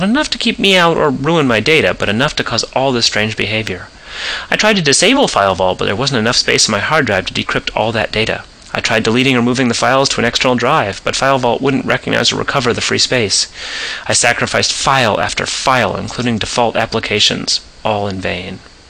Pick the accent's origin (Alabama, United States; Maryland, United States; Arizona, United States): Arizona, United States; Phoenix; I'm back in my hometown of Phoenix, Arizona, without a cloud in the sky.